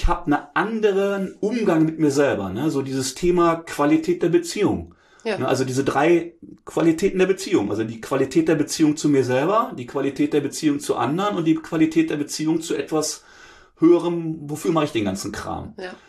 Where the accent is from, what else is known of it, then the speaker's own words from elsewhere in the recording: North Rhine-Westphalia, Germany; man merkt hier vielleicht auch, na, ich komme aus dem Ruhrgebiet